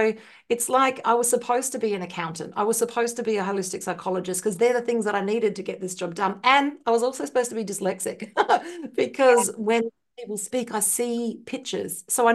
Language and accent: English; Ireland; spelt with an S because I'm Irish. Yes. So the C is American. So I'm Irish.